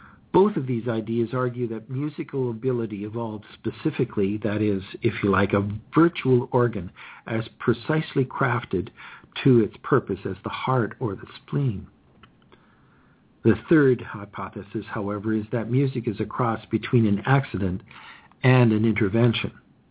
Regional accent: Ontario, Canada; I was brought up here in Ontario.

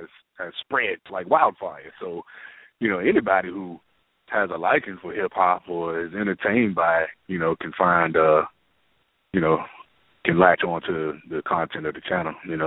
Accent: Richmond, United States; Well, you know, like I said, I grew up in Richmond, and it's you know, it definitely has this urban side to it.

